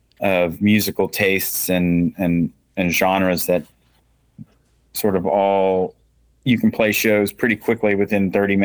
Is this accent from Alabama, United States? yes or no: no; Virginia, United States; I grew up in Northern Virginia